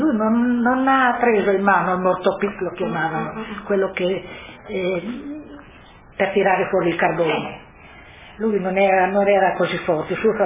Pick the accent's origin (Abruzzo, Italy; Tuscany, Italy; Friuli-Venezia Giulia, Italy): Friuli-Venezia Giulia, Italy; Obenetto; born there; Io sono nata a Obenetto, e mio marito è nato a Cras. Siamo del comune